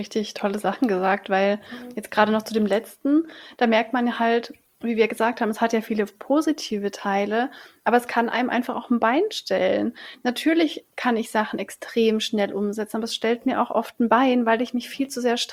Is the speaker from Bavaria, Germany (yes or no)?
no; Baden-Württemberg, Germany; Ich komme halt so aus dem Schwarzwald und da ist es halt so, das Leben ist halt hart so, Arbeit ist halt hart so, es kommt nichts einfach so.